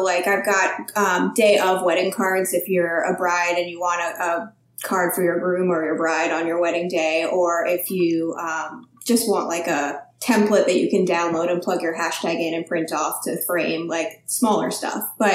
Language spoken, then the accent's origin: English; New York, United States; now in Raleigh, United States; I'm based in Raleigh, North Carolina, but I'm originally from New York.